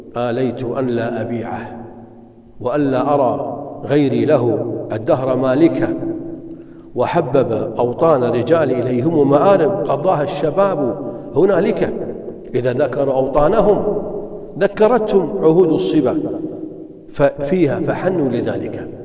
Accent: Kuwait; لما بعض الناس اللي عندنا في الكويت الكويتيون ذهبوا إلى بلدة جارة قريبة

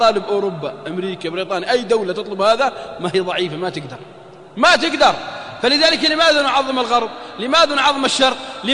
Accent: Jeddah, Makkah Province, Saudi Arabia; والله عندنا في جدة ما شاء الله

